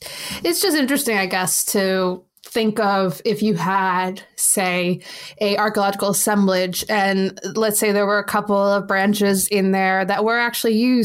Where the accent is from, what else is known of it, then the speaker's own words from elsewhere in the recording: United States; accent: American; It's not going to sound right when my American accent tries and tackles this.